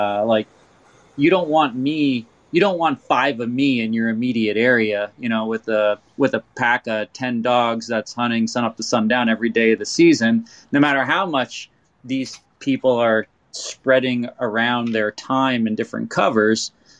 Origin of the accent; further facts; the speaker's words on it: New York, United States; So being a New Yorker and hunting in the Northeast